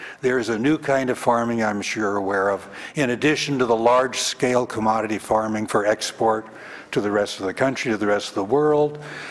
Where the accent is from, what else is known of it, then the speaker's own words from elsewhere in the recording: San Jose, California, United States; I'm from San Jose. I'm the retired principal planner for Santa Clara County